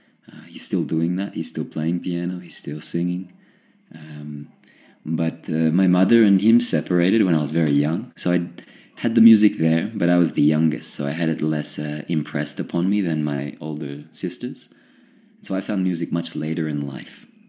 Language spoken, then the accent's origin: English; Gold Coast, Queensland, Australia; also born or lived in New South Wales; I'm not from South Australia. I was actually just there for about 12 months